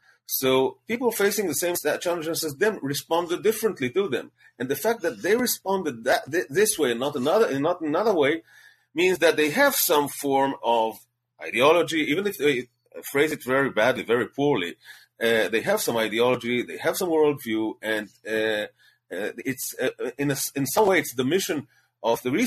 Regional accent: Bnei Brak, Central District, Israel; I grew up in Bnei Brak, which is the capital, so to speak, of the Haredi, Haredi Jews in Israel.

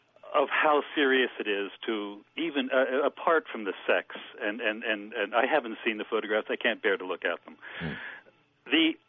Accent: Saudi Arabia; now in United States; I grew up in Saudi Arabia, and I've worked in the Middle East for most of my life.

